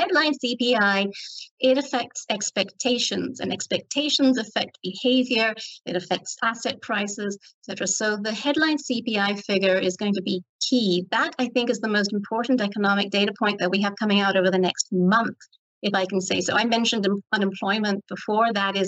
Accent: Ireland; I'm Irish. What can I say?

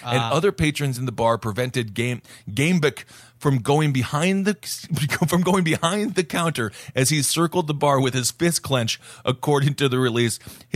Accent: Madison, Wisconsin, United States; It takes place in my home state of Wisconsin in the wonderful town of Madison.

